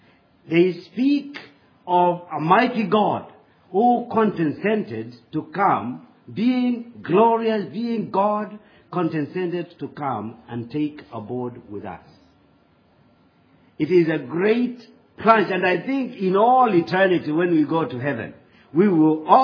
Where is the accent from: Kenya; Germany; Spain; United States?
Kenya; English is a second language; I come from Africa, from Kenya, but I haven't come to tell you African stories.